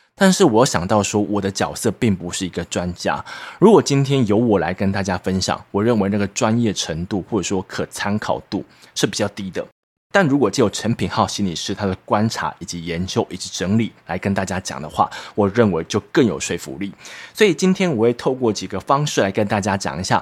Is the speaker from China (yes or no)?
no; Taiwan; first language Taiwanese Hokkien; Chinese is a second language; 因为我家小时候只讲台语，所以我上国小的时候，我在一年级，我不能够接受其他人都讲国语。